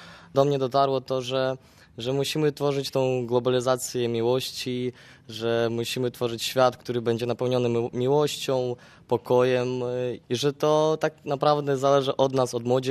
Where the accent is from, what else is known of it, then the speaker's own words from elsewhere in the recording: Zhytomyr, Zhytomyr Oblast, Ukraine; Polish is a second language; jestem z Ukrainy, dokładnie Żytomierza.